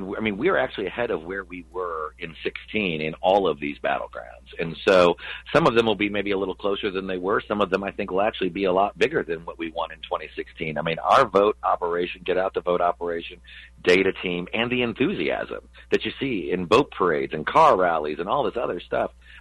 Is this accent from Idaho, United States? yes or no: no; Indianapolis, Indiana, United States; like my hometown of Indianapolis, Indiana